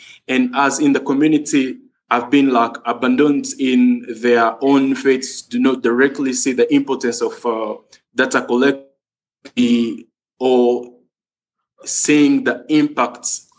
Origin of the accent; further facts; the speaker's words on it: DR Congo; I'm from Congo, Democratic Republic of Congo.